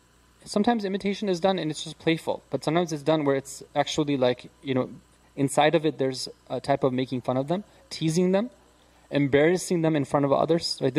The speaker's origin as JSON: {"language": "English", "region": "Midwest", "country": "United States", "tie": "born or raised there", "said": "you know, I grew up in the Midwest, and for some reason, when I was a kid, I used to be scared of squirrels."}